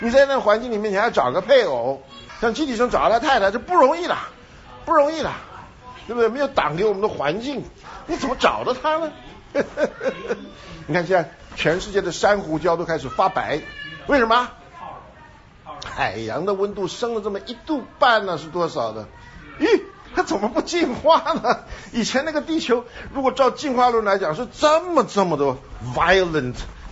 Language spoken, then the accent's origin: Chinese; Taiwan; 我从台湾来